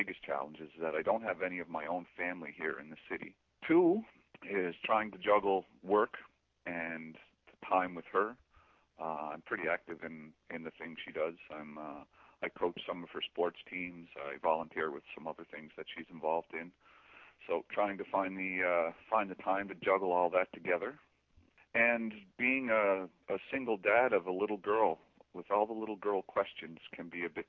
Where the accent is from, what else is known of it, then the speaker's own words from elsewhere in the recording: New Brunswick, Canada; I'm from Eastern Canada, New Brunswick.